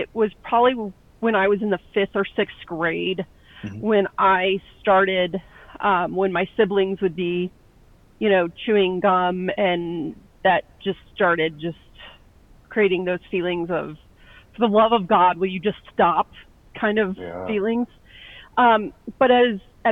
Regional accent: Ohio, United States; So I'm originally from Ohio, but for the past 6 years have been traveling

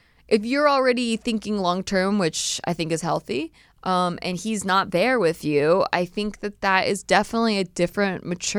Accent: Santa Barbara, California, United States; born there; I was born in Santa Barbara.

